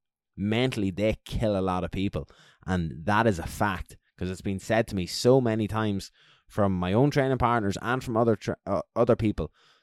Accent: Ireland; And as I said, I'm the Irish Jiu-Jitsu stan here.

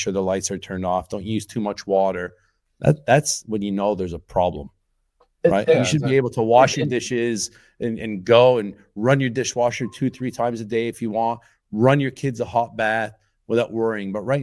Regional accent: Canada; we're not ones to put on heaters in this country because we're from Canada originally

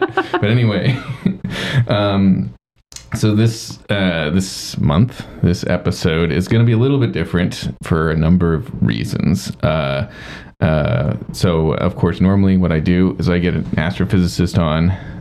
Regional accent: Seattle, Washington, United States; moved away as an adult; also born or lived in New York / California / Boston; But I grew up in Seattle and moved to New York to start grad school.

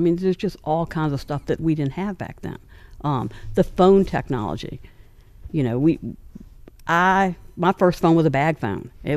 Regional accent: Hampton, Virginia, United States; Well, I grew up in Hampton, but Newport News would hire you at 18.

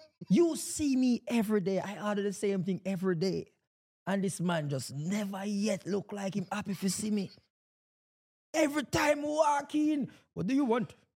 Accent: Jamaica; there at Jamaica. I feel like there's some things we still do.

